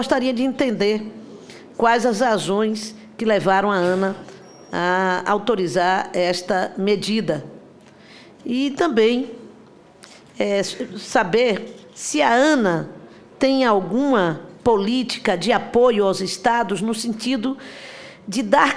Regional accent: Cachoeira, Bahia, Brazil; born there; vai desembocar lá na minha cachoeira, na terra onde eu nasci. E é um dos principais rios da Bahia.

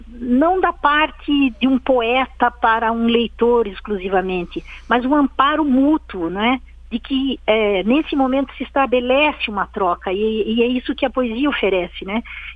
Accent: Curitiba, Paraná, Brazil; Sou nascida e criada e permanecida em Curitiba por uma escolha mesmo.

